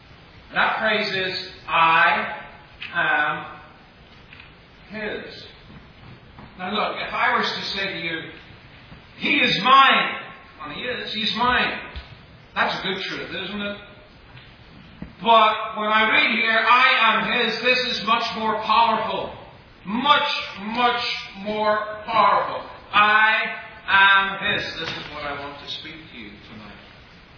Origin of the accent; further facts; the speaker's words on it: Ireland; Growing up in Ireland, not in my particular home, but a lot of the neighbors' homes